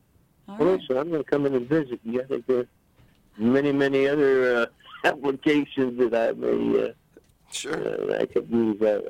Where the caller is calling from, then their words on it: Kansas City, Missouri, United States; Hi, Beth. I'm in Kansas City.